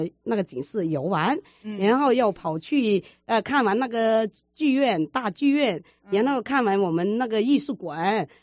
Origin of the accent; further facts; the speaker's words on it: China; now in Chicago, United States; 我们如果我们华侨，我们自己中国人去我们 Chicago 旅行的话